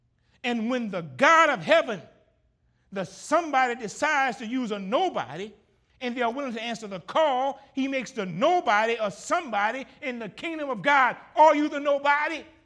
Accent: Graham, United States; growing up in Graham, said sometimes cows used to be in the street

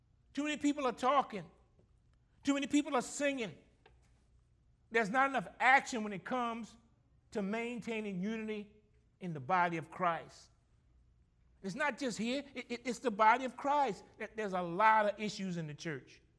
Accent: Gramercy, Louisiana, United States; y'all knew I grew up in Gramercy.

